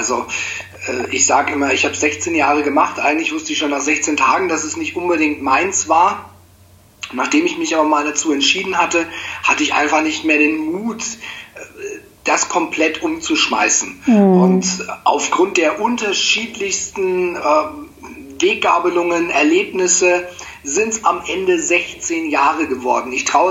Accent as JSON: {"language": "German", "town": "Nuremberg", "region": "Bavaria", "country": "Germany", "said": "ich bin 38, ich komme aus Nürnberg, ich bin gelernter Dachdeckermeister"}